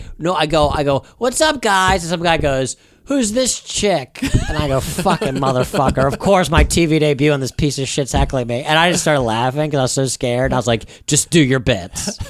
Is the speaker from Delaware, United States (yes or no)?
no; Philadelphia, Pennsylvania, United States; I'm stealing your whole fucking act today. I'm from Philly.